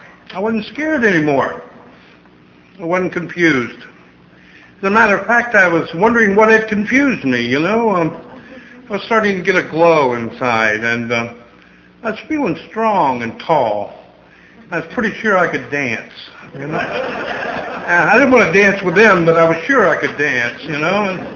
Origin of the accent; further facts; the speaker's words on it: Kentucky, United States; I knew that because I was from Kentucky.